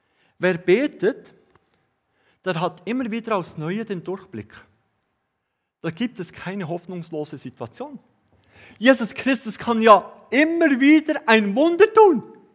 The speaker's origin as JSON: {"language": "German", "region": "Bern", "country": "Switzerland", "said": "zu euch komme aus Bern, möchte ich euch bitten, betet auch für die Bundesräte. Die laufen bei uns in Bern frei herum."}